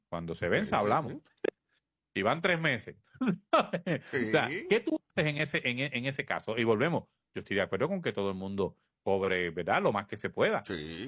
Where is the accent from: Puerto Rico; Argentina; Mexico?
Puerto Rico; Corozal; la que quedó primera finalista de mi pueblo, de Corozal